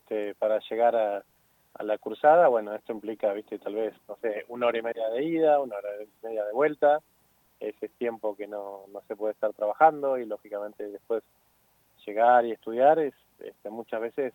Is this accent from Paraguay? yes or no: no; Argentina; somos no solamente argentinos, sino que somos sudamericanos, que somos latinoamericanos, que somos occidentales.